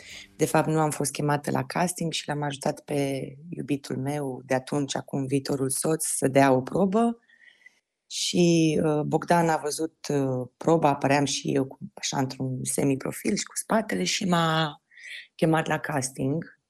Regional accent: Sighișoara, Mureș County, Romania; pentru că eu sunt din Sighișoara, acolo se resimțea altfel

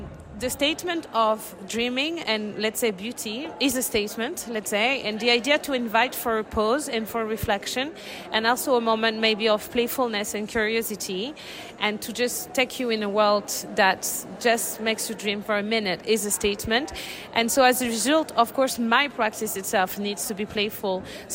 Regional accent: France; also born or lived in Montreal / Geneva / London / Lisbon; I grew up in France, but then I got to live in Montreal, in Geneva, in London and Lisbon before I relocated to France.

